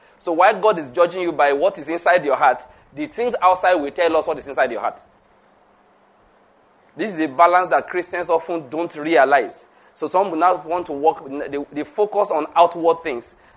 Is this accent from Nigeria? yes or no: yes; Ogun, Nigeria; You say, you know I'm from Ogun State. In our state is how you behave.